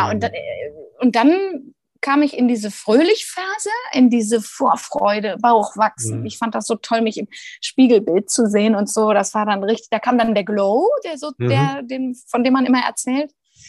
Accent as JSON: {"language": "German", "region": "Rhineland", "country": "Germany", "said": "Jetzt bin ich ja auch Rheinländerin und rede ganz gerne"}